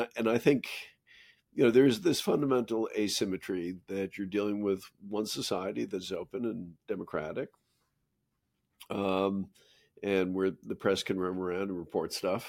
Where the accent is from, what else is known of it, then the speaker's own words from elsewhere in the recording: United States; I felt terrible being an American overseas, which is a feeling I always hate.